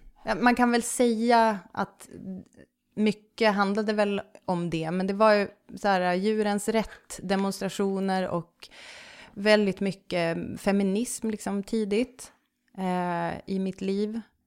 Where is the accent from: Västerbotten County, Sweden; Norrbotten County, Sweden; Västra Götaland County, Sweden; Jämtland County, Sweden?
Västerbotten County, Sweden; accent: bonska; det är ju en dialekt som man pratar ute i på Vischan där jag kommer ifrån.